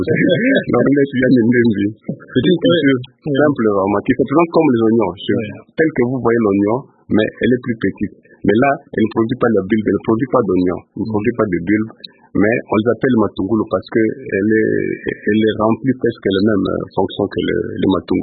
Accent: Kinshasa, DR Congo; Mais ici, chez nous, à Kinshasa

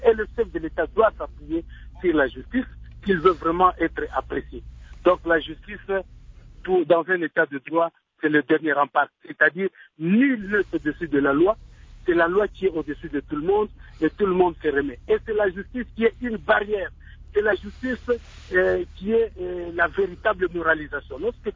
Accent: DR Congo; je suis congolais quand même. Je suis dans mon pays.

